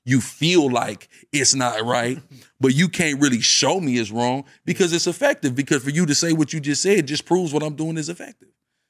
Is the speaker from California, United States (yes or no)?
no; Washington, United States; you know, I'm from Washington, so up there it's so frequent.